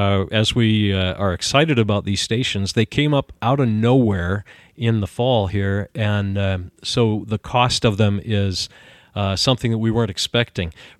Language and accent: English; United States; accent: American English; because for someone growing up on American English, listening to the Bible in Pidgin English was really a unique experience